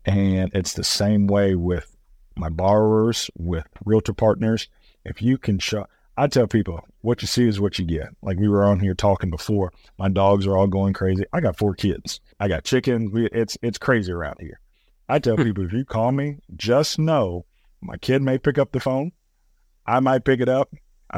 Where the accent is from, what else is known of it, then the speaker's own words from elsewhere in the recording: Dallas, Texas, United States; now in Oklahoma, United States; Like I said … I am originally from the Dallas area. Moved out here to Oklahoma to play basketball.